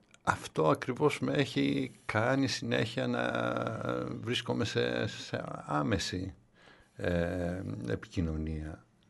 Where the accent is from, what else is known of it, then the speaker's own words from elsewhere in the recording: Kalamata, Peloponnese, Greece; moved away as an adult; Και στα 18 μου πέρασα στη σχολή καλλιτεχνών στη Θεσσαλονίκη και ήταν η πρώτη φορά που έφυγα από την Καλαμάτα.